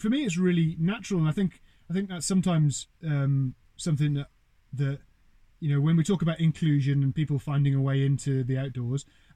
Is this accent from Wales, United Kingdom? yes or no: yes; Wales, United Kingdom; also born or lived in Birmingham; like we moved from Birmingham, so I wasn't actually born in Wales. We moved from Birmingham when I was three, to a small holding, because my mum especially was really into the good life.